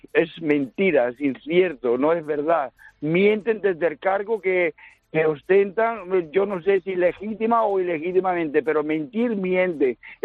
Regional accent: Castro del Río, Andalusia, Spain; now in Blanes, Spain; yo soy hijo adoptivo de Blanes, yo soy natural de Córdoba, de un pueblo de Castro del Río, Córdoba.

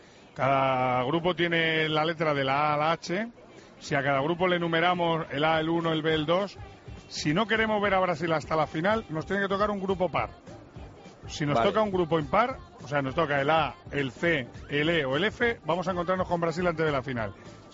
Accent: Spain; somos españoles

